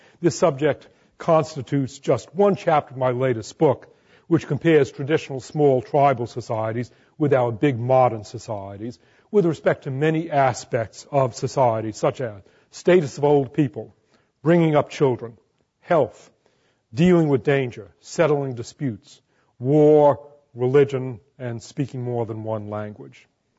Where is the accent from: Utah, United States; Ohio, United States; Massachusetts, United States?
Massachusetts, United States; Boston; moved away as an adult; now in Los Angeles, United States; which I first visited after growing up in Boston and on the East Coast about 48 years ago, and that helped convince me that I was on the wrong coast. And so I moved now to Los Angeles